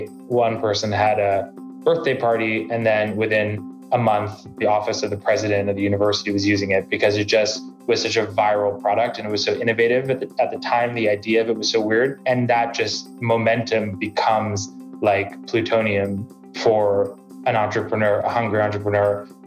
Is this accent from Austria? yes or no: no; New York City, New York, United States; we were raised in Manhattan in the 90s was when we kind of were, you know, we were born in the mid 80s.